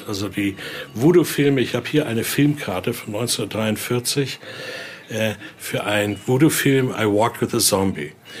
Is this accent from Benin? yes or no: yes; Benin; Ich komme ursprünglich aus Benin